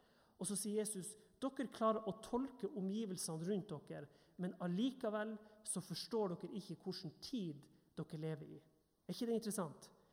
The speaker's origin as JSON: {"language": "Norwegian", "region": "Northern Norway", "country": "Norway", "lives_now": "Vestlandet, Norway", "said": "Når jeg går på fjellet både her på Vestlandet, men også nordpå i Nord-Norge der jeg er fra"}